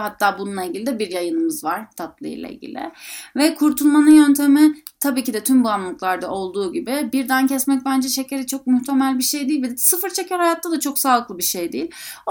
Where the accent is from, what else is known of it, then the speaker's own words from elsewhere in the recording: Bodrum, Muğla, Turkey; Mesela ben Bodrum'da büyüdüm ve büyüdüğümüz zaman bahçemizde mandalina ağaçları vardı.